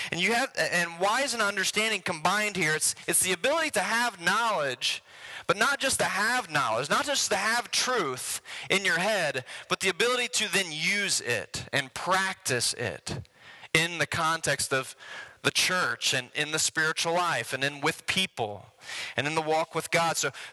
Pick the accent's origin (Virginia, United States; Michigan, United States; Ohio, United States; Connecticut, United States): Ohio, United States; I grew up in Southern Ohio, so y'all are going to have to, like, understand what harmony means to me.